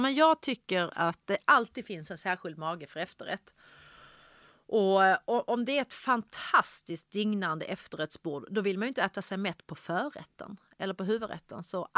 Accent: Ystad, Skåne, Sweden; Jag är uppväxt i Ystad, och då var det liksom som en tradition efter krogen

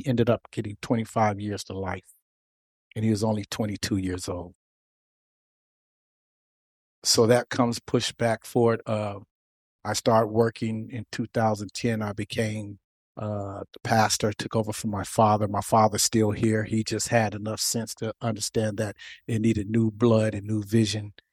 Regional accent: Oakland, California, United States; We grew up as kids in West Oakland.

